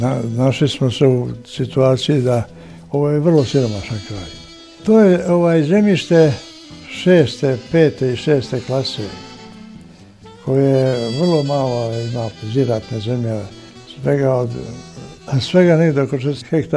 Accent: Vigošte, Zlatibor District, Serbia; born there; Ja sam rođen u Vigoštu, to je neposredno, u stvari Arilj se nalazi na ataru sela Vigošta

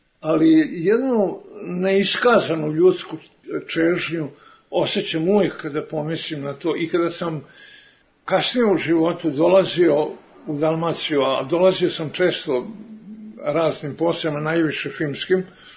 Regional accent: Šibenik, Šibenik-Knin County, Croatia; born there; Nažalost, moj rodni grad je danas meni zapravo nepristupačan. On je u tuđoj zemlji.

